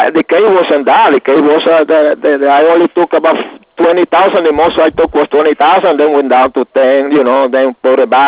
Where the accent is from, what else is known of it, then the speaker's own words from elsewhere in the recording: Puerto Rico; moved away; I started working in 1952 when I came in from Puerto Rico.